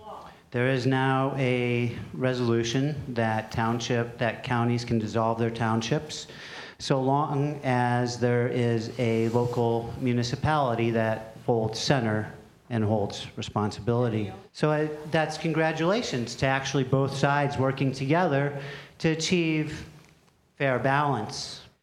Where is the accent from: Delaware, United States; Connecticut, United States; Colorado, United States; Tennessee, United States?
Colorado, United States; I'm originally from Colorado.